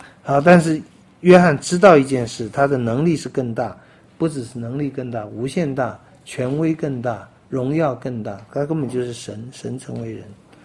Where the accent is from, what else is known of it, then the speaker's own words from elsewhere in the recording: China; 我不知道，我们中国人就不能接受啊。